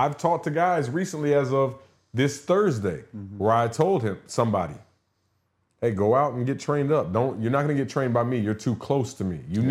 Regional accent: San Antonio, Texas, United States; I drove all the way to Texas, which I'm from there. My hometown is San Antonio, where he's at.

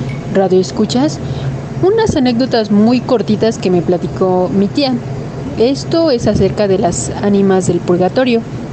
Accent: Amecameca, State of Mexico, Mexico; de Amecameca, Estado de México.

